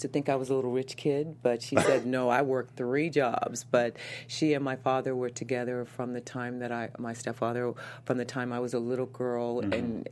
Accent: Houston, Texas, United States; I was born and raised in Houston.

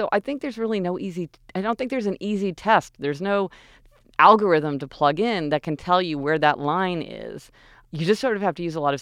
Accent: Kansas City, United States; now in Los Angeles, United States; I mean, we're spoiled growing up in Kansas City. You know, everything was close.

